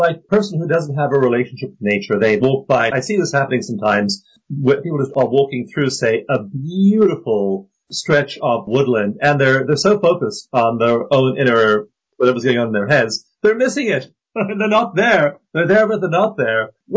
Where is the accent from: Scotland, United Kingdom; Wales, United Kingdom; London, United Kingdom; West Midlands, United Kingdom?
West Midlands, United Kingdom; Shrewsbury; my hometown is Shrewsbury in England, and that's where Darwin was born.